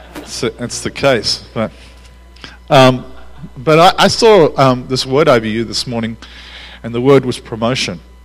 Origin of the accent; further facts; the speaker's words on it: Australia; I'm part of my Australian bluntness. I'm Australian, so I'm sorry.